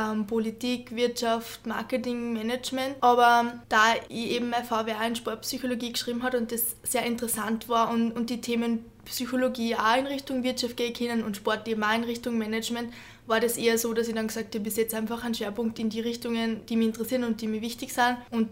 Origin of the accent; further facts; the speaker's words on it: Upper Austria, Austria; Ist eine sehr gute Schule bei uns in Oberösterreich, war die nächste zu meinem Heimatort.